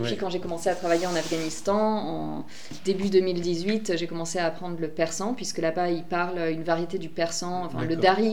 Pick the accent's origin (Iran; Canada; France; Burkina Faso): France; Toulouse, Occitanie; also born or lived in Landes; j'ai beaucoup vécu à Toulouse, enfin j'ai grandi à Toulouse aussi.